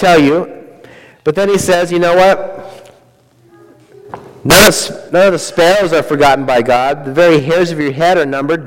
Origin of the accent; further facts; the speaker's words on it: Montana, United States; I grew up in Montana, and I am afraid of those who can kill the body. They are in my backyard every summer when I go home.